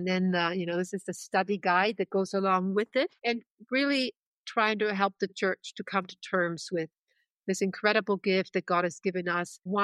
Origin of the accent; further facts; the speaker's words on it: Germany; Well, you know, I grew up in Germany in the Lutheran faith, and I grew up on a winery.